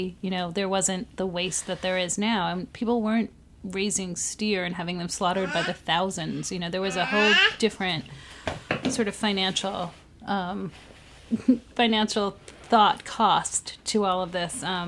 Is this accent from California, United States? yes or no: no; New York, United States; All of that was really, really new to us because Josh and I come from Long Island. We're, you know, we're nice kids from Long Island.